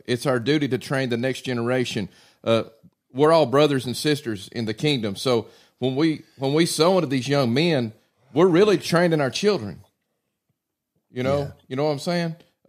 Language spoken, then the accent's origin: English; Tellico Plains, Tennessee, United States; just as Roman and I do for Poplar Bluff and the church I grew up here in Tellico Plains.